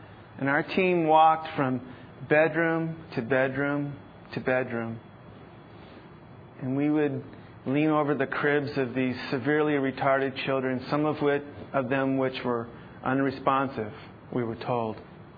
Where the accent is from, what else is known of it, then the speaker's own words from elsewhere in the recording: Los Angeles, California, United States; You know, Lynette and I, we grew up in Los Angeles, but we went to college in Missouri.